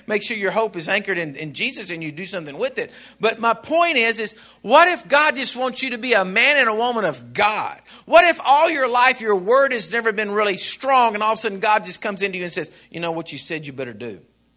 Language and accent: English; Texas, United States; I'm from Texas. Everything's always bigger.